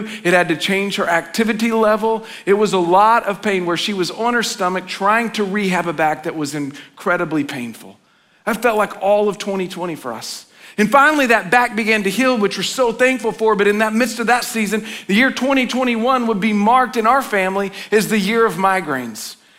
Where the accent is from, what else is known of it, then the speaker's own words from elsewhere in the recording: the South, United States; Now, I grew up in the South. Folks go crazy. They wear hats. They dress up.